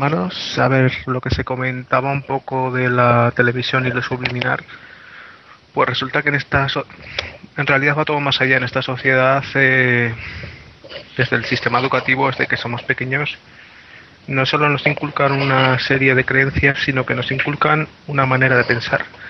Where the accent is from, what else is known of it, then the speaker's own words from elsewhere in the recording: Spain; hablo de España, que es el lugar, vamos, en mi país, es el lugar que conozco